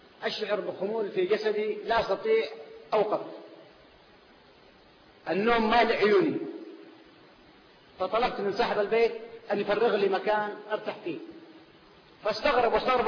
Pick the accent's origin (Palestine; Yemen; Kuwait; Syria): Yemen; Al Hudaydah; واحد كان عنده دكان في باجل عندنا في اليمن في محافظة الحديدة